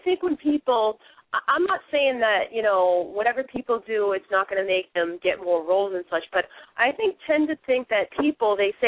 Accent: Boston, Massachusetts, United States; But it does show that where I'm from Boston, and it's like that's why I want to keep it.

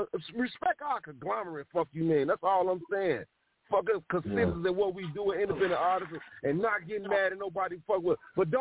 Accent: Chicago, Illinois, United States; I'm from Chirac, but I love it.

